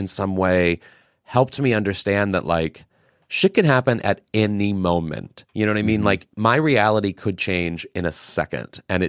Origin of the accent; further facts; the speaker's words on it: Missouri, United States; I'm from Missouri. I had that going for me.